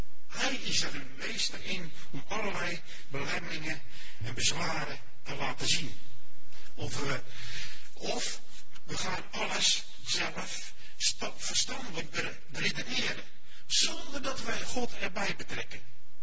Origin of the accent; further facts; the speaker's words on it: Westland, South Holland, Netherlands; Ik kom uit het Westland vandaan.